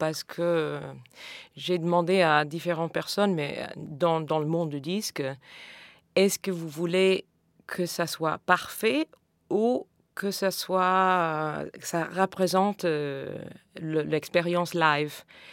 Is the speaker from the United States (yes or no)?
yes; United States; French is a second language; j'avais une grande collection de disques chez moi aux États-Unis